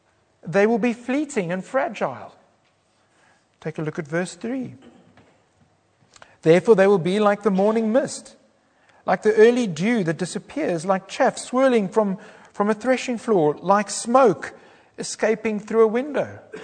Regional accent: South Africa; I cheekily asked him about the shoe under the couch. I'm South African, I can do that.

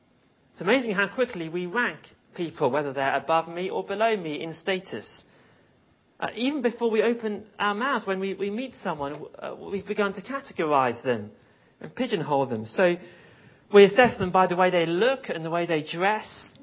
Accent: London, United Kingdom; The church I grew up in London

